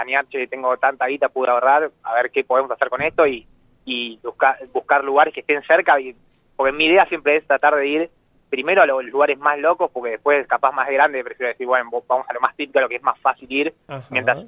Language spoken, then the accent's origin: Spanish; Vicente López, Buenos Aires Province, Argentina; Soy de Vicente López, de Buenos Aires.